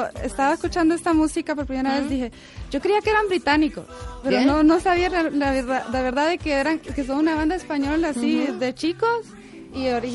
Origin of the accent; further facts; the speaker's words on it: Honduras; En mi país específicamente uh-huh. es el típico baile la punta. Uh-huh. Es el baile típico de Honduras